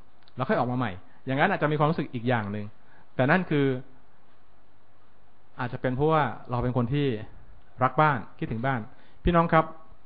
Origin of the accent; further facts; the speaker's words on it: Chiang Rai, Thailand; ชีวิตของผมอาจจะผ่านการเดินทางกลับบ้านเชียงรายไม่ต่างกว่า20กว่าปีแล้ว